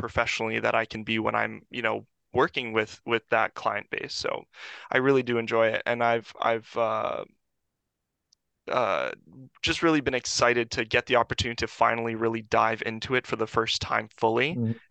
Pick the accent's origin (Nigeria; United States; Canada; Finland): Canada; I'm actually from Canada.